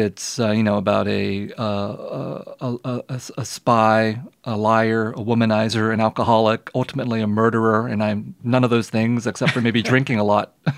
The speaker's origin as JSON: {"language": "English", "town": "San Jose", "region": "California", "country": "United States", "tie": "born or raised there", "said": "I grew up in San Jose. My parents were refugee shopkeepers. They opened perhaps the second Vietnamese grocery store in San Jose."}